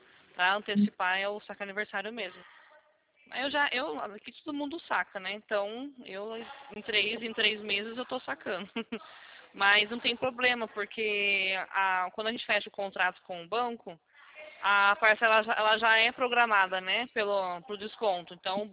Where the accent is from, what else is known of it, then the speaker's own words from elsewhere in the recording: São Paulo, Brazil; Nós somos aqui da região de São Paulo mesmo